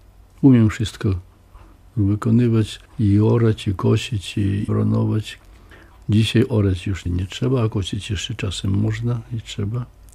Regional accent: Kleniki, Podlaskie Voivodeship, Poland; Kleniki to jest duża wieś, ale ja urodziłem się na kolonii. Koło cmentarza niedaleko i tam ja dotychczas mieszkam.

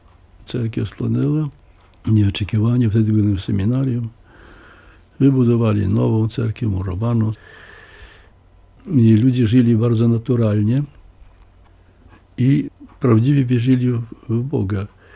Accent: Kleniki, Podlaskie Voivodeship, Poland; Kleniki to jest duża wieś, ale ja urodziłem się na kolonii. Koło cmentarza niedaleko i tam ja dotychczas mieszkam.

